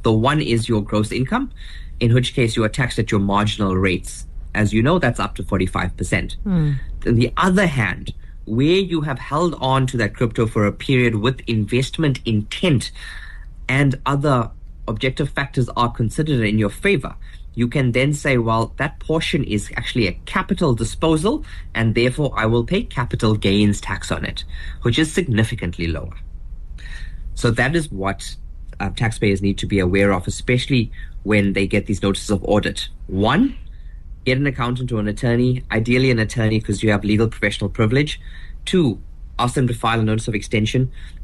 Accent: South Africa; why am I as a South African being further taxed on interest I earn on my investment

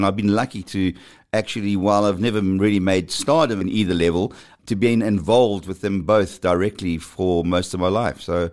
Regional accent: Durban, KwaZulu-Natal, South Africa; now in Johannesburg, South Africa; I'm actually from Durban originally. I came to Joburg in 1979

